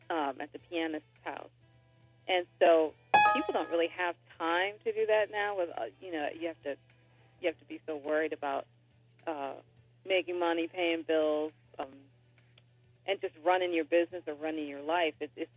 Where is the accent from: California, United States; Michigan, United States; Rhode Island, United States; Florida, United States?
Michigan, United States; Detroit; Well, you know, I grew up in Detroit. I started violin when I was four